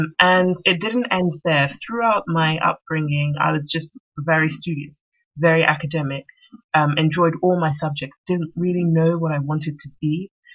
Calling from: United Kingdom; I'm speaking from the United Kingdom, and here they encourage young people to specialize very early.

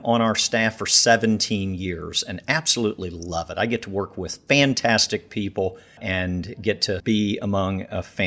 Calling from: Fort Worth, Texas, United States; I am coming from Fort Worth, Texas, and I am the pastor of Central Bible Church.

